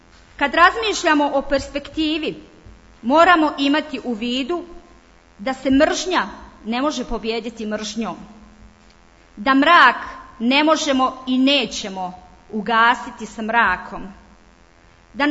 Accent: Bosnia & Herzegovina; smo mi, kao Bosanci i Hercegovci, očuvali svoj identitet

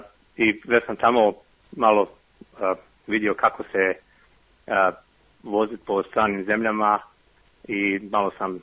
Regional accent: Vareš, Federation of Bosnia and Herzegovina, Bosnia & Herzegovina; moved away as an adult; also born or lived in Germany; now in Brisbane, Australia; Pa, rođen sam u Varešu 1967. godine i tamo sam živio sve do početka rata. Poslije toga sam otišao za Njemačku, živio u Njemačkoj 7 godina, poslije toga sam došao u Australiju i od 97. godine živim u Australiji tu.

